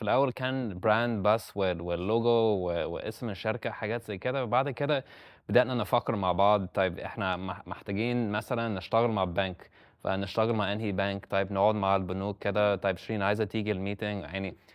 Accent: United States; Arabic is a second language; also born or lived in Dubai; now in Egypt; انا اصلا امريكي، بس بقالي 10 سنين في الريجن ما بين مصر ودبي.

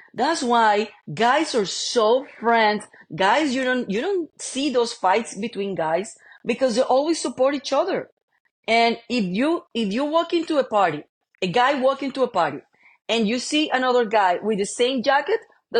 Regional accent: Colombia; English is a second language; moved away as an adult; now in United States; I am from Colombia, by the way, and I'm an immigrant.

